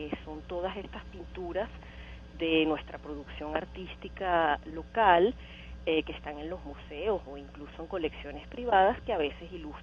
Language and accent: Spanish; Caracas, Capital District, Venezuela; efectivamente somos todos venezolanos, casi todos caraqueños y estamos actualmente en el país.